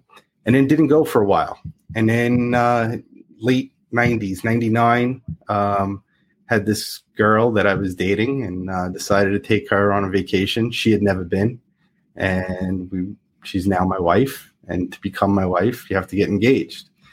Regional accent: Queens, New York, United States; So originally born and raised in Queens, New York.

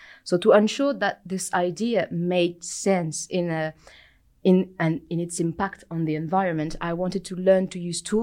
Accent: France; also born or lived in United Kingdom; I am originally from France, but I lived in the UK prior to arrived here. I arrived here quite recently

